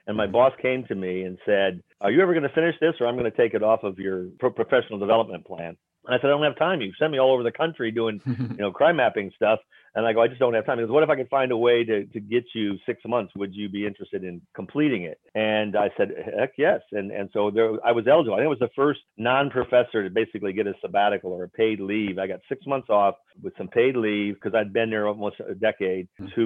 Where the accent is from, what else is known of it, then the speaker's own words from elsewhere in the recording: Rock Island, Illinois, United States; I grew up in Rock Island, Illinois, in about a 90% neighborhood, African-American neighborhood, very comfortable in those kinds of environments.